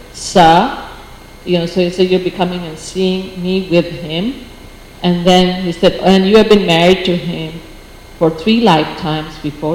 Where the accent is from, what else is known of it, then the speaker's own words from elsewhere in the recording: Washington, District of Columbia, United States; born there; I was born in Washington, D.C.